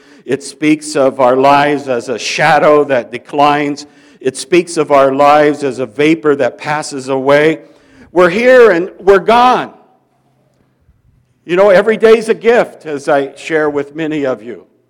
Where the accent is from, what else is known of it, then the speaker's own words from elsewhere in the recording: Fairfield, Iowa, United States; my hometown of Fairfield, Iowa, is the center of TM, or Transcendental Meditation.